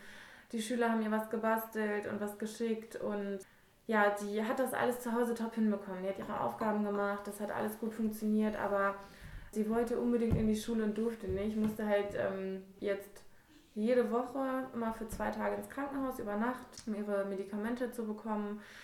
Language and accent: German; Hannover, Lower Saxony, Germany; ich bin 28 und Lehrerin an einer IGS in Hannover. Genau, ich komme ursprünglich aus der Nordstadt, ich war auch hier selber auf einer IGS